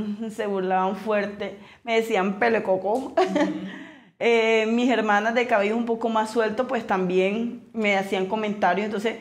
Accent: Montería, Córdoba, Colombia; also born or lived in Magangué; Y yo soy de Montería, pero mi papá lo trasladan para Magangué, Bolívar.

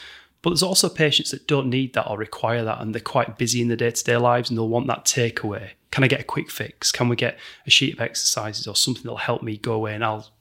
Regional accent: Bradford, Yorkshire and the Humber, United Kingdom; I grew up local. I'm from Little Horton over at BD5.

